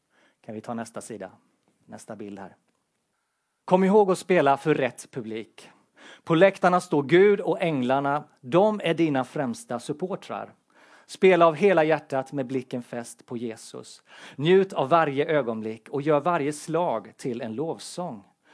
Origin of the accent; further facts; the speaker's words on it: Tranås, Jönköping County, Sweden; med ungdomskören i Tranås där jag växte upp. Så jag är också smålänning i grunden.